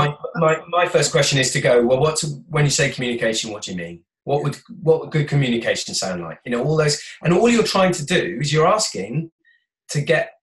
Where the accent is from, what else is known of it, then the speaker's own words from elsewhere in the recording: Wales, United Kingdom; I'm from South Wales.